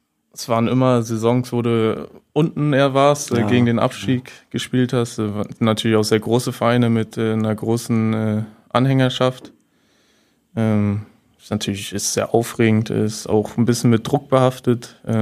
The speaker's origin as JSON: {"language": "German", "town": "Osnabrück", "region": "Lower Saxony", "country": "Germany", "tie": "born or raised there", "said": "einfach durch die Nähe zu meiner Familie, zu meiner Heimat, viele Freunde in den Kurven so und das war schon immer eine sehr schöne Zeit in Osnabrück."}